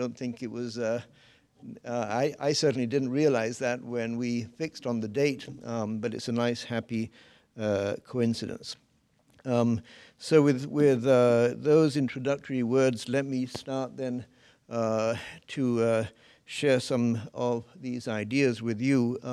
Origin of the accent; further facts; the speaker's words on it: Buenos Aires, Argentina; I was born and raised in Buenos Aires in the middle of the Pampas.